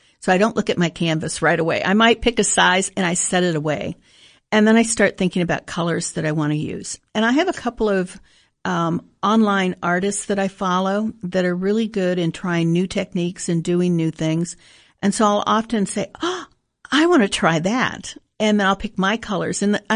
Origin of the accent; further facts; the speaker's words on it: Florida, United States; I grew up in Florida around the John Ringling Museum and the Ringling School of Art, so art's always been a part of my life.